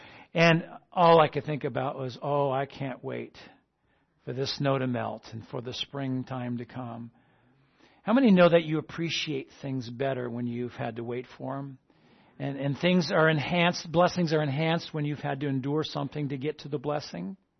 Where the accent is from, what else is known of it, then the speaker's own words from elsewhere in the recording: New England, United States; I grew up in New England. And I know all about snow and cold and ice and plowing and shoveling and salting